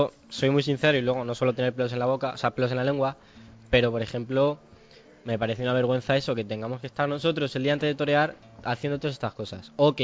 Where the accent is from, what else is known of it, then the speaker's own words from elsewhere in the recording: Santoña, Cantabria, Spain; yo soy de Santoña